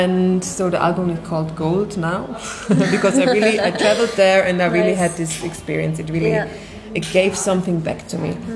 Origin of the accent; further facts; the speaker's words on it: Palestine; it's true, we come from Palestine.